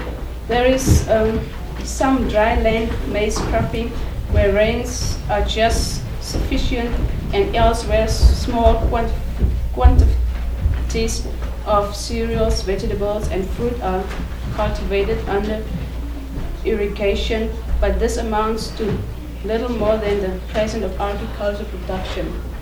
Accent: Namibia; now in Seguin, United States; I'm from Namibia too. I'm studying at Texas Lutheran College in Seguin's, very small place, and this is my first year too.

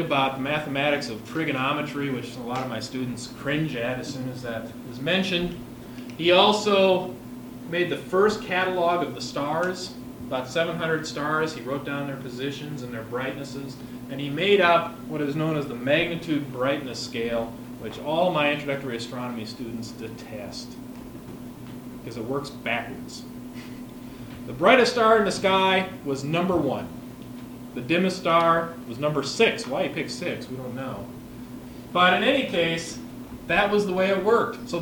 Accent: Minnesota, United States; When I was growing up in Minnesota, I started playing a lot of hockey.

